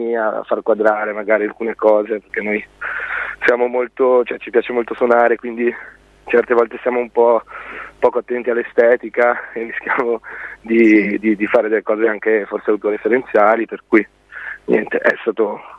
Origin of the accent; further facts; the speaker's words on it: Treviso, Veneto, Italy; now in Genoa, Italy; ogni volta che ripenso a Treviso, ormai vivo a Genova da 7 anni